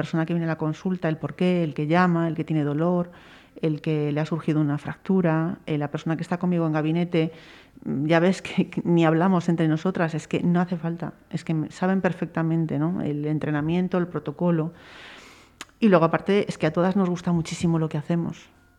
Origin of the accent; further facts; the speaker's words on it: Monforte de Lemos, Galicia, Spain; los que somos de Monforte